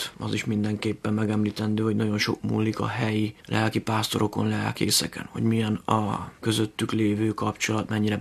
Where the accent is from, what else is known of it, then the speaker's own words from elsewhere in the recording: Jánkmajtis, Szabolcs-Szatmár-Bereg, Hungary; Egyébként Jángmajtisról származom, ez Szatmári vidék egy kis települése közel a 3-as határhoz.